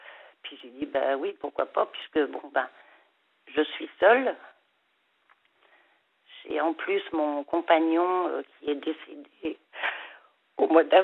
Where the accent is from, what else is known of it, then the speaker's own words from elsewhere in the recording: Pays de la Loire, France; born there; also born or lived in Mayenne; je suis en Loire-Atlantique. Et auparavant, j'étais en Mayenne. J'ai passé plus de temps en Mayenne qu'en Loire-Atlantique, malgré que je suis native quand même de la Loire-Atlantique.